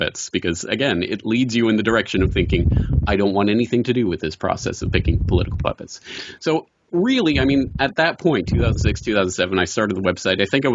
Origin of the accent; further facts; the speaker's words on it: Alberta, Canada; moved away as an adult; also born or lived in Ireland; I am a Canadian by birth, and that means I'm a socialist by birth, basically, socialist by osmosis. And so I grew up in Alberta, basically Texas of the North, and lived there my whole life until 22 years old